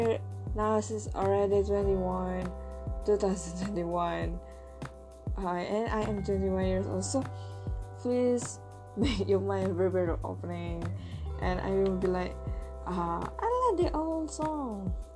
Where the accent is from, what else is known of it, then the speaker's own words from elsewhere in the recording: Italy; English is a second language; I'm from Italy.